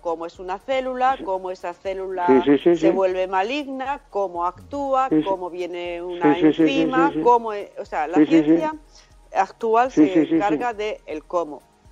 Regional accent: Guadix, Andalusia, Spain; yo nací afortunadamente en un sitio muy cercano a la sierra, Sierra Nevada, con unas vistas preciosas, porque mi pueblo es Guadix, que tiene una panorámica y unas vistas muy bonitas.

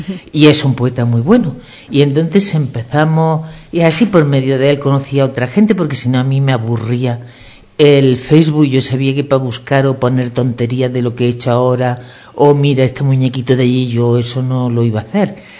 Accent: Zamoranos, Andalusia, Spain; Soy de una aldea de Priego, de Zamoranos, pero estoy inscrita aquí. Las 11 aldeas que había cuando yo estaba pequeñita, que ahora no sé cuántas habrá, pertenecemos a Priego.

